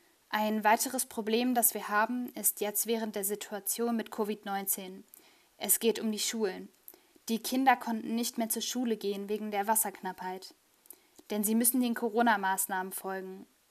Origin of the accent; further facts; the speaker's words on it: KwaZulu-Natal, South Africa; Ich bin aus Südafrika, aus dem Gebiet um Pietermaritzburg.